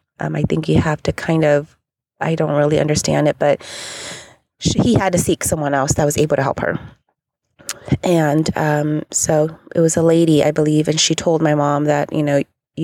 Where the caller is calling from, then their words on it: California, United States; I'm calling from California.